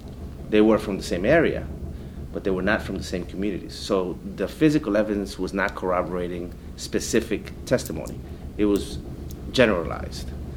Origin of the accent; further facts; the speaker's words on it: New York, United States; now in Guatemala; I grew up in New York and I went back to Guatemala in 95.